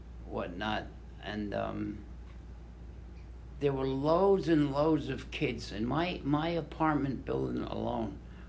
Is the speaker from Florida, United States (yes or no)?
no; Manhattan, New York, United States; But I feel like I was really lucky to grow up in Manhattan.